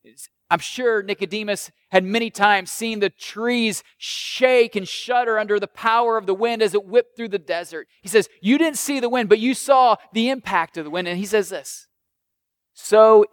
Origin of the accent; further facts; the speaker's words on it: Illinois, United States; And I grew up landlocked in Illinois, so I didn't grow up like all you Tidewater 757 folk. I grew up very, very landlocked.